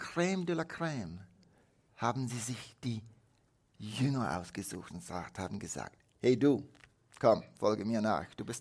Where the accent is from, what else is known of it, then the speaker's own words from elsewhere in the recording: Switzerland; Bei uns in der Schweiz, Turnstunde